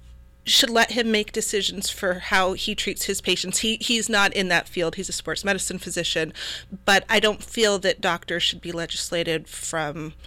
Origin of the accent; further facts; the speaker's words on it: Tucson, Arizona, United States; So as you said, I was born in Tucson, Arizona. Raised my whole life there.